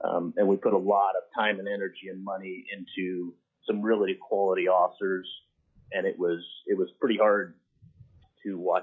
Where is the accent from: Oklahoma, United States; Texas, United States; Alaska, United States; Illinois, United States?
Alaska, United States; I was born and raised in Alaska, been here my entire life.